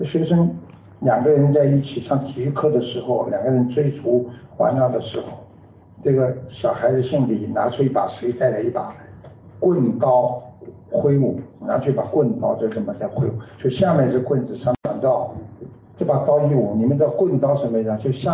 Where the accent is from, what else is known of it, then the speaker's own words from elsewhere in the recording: China; 我们中国人是讲感情的，对不对？